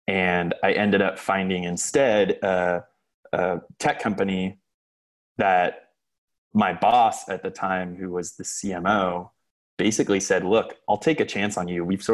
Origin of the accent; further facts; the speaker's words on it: San Francisco, California, United States; I grew up in San Francisco as sort of the poor kid who at one point went to a really, really good school.